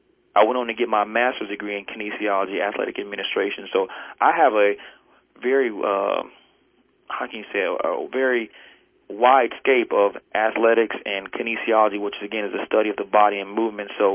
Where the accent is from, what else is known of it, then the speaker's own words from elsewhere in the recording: Detroit, Michigan, United States; My first 7 with my hometown team, Detroit Lions